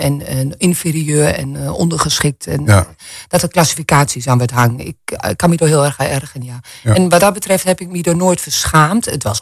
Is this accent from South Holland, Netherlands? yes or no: yes; Dordrecht, South Holland, Netherlands; Want ik kan het niet, ik kwam uit Dordrecht.